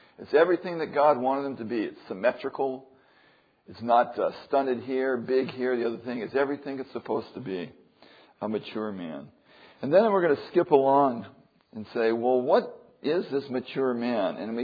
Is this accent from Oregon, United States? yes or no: no; California, United States; now in Virginia, United States; And I'm from California, so when we get azaleas, our azaleas don't bloom like they do here in Virginia.